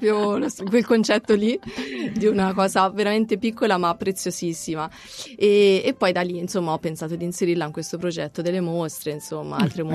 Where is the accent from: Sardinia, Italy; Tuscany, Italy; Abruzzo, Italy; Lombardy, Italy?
Tuscany, Italy; Orbetello; Quando mi chiedono da dove vengono, tendenzialmente dico che vengo dalla Maremma.